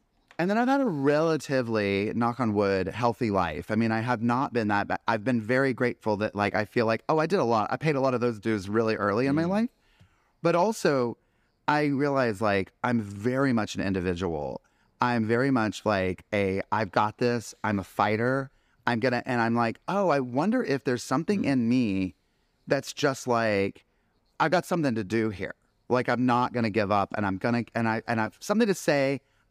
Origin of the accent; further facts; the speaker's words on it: North Carolina, United States; growing up in North Carolina, where, I grew up in a small town that I sort of say, like, it's, I've said before, it's like Burbank with barbecue.